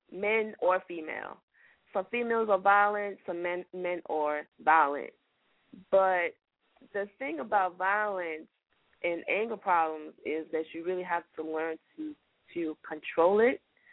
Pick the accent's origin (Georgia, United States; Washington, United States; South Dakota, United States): Georgia, United States; Atlanta; also born or lived in Liberia; Okay, well, I was born in I was born in West Africa, Liberia. But I was Atlanta, Georgia.